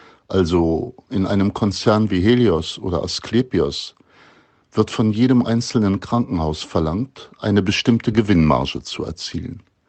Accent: North Rhine-Westphalia, Germany; Ich komme ja aus der Gegend um Köln.

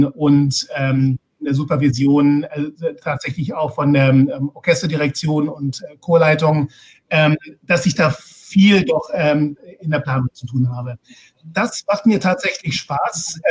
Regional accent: Germany; Und ich als Deutscher bin dann tatsächlich auch an die ganzen Wagner- und Strauss-Opern geraten.

